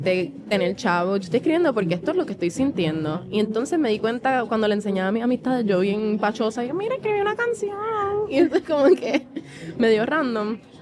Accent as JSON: {"language": "Spanish", "region": "Dorado", "country": "Puerto Rico", "tie": "born or raised there", "said": "Yo nací criada en Dorado"}